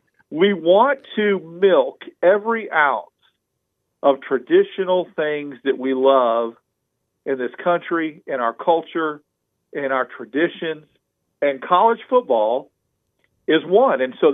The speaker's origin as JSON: {"language": "English", "region": "Arizona", "country": "United States", "tie": "born or raised there", "said": "You know, I know growing up in Arizona, they would not allow the season to kick off until the Friday before Labor Day."}